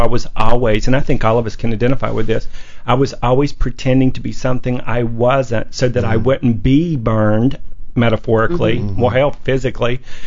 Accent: North Carolina, United States; So I grew up in North Carolina, and with the outhouse and no running water.

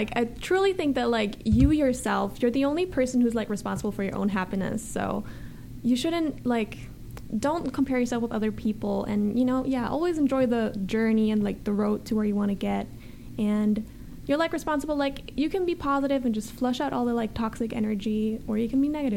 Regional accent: Vienna, Austria; Well, my acting coach back home in Vienna, actually, she was from L.A., and I've been studying with her since I was like 14.

